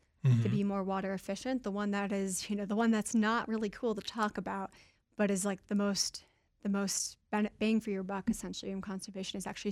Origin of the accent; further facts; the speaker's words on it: Colorado, United States; So I'm originally from Colorado.